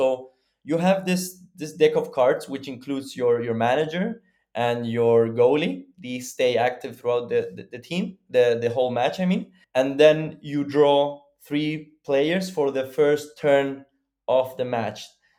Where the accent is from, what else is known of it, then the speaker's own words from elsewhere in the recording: Chile; It's actually a very good friend of mine from Chile. We're both from Chile